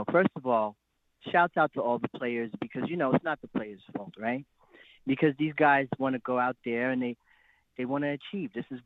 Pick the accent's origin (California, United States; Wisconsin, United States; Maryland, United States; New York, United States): New York, United States; Queens; I'm sorry. I'm from Queens.